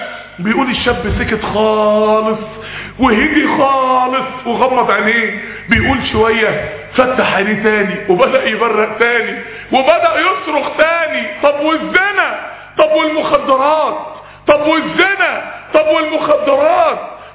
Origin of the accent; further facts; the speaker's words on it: Mansoura, Dakahlia, Egypt; عندنا في المنصورة